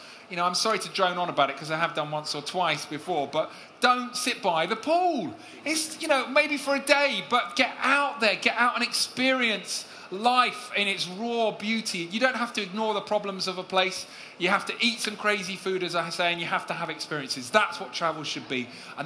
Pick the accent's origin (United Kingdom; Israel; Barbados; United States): United Kingdom; England; accent: Estuary; I've changed my estuary accent to try and fit in and be acceptable